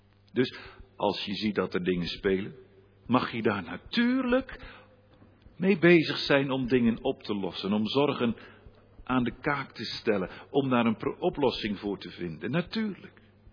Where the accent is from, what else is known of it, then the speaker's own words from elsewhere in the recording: Staphorst, Overijssel, Netherlands; Bij ons in Staphorst hadden ze vroeger klederdracht aan.